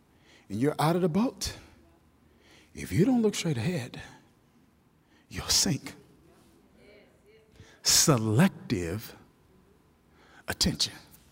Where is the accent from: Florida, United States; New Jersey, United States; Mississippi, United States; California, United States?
Mississippi, United States; Kilmichael; And I grew up in Kilmichael, Mississippi, and they would say it like this, pressure bust a pipe.